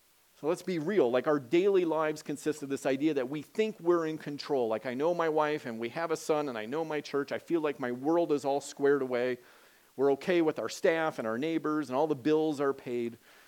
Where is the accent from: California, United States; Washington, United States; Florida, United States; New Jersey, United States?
Washington, United States; As a child, I grew up in Washington State.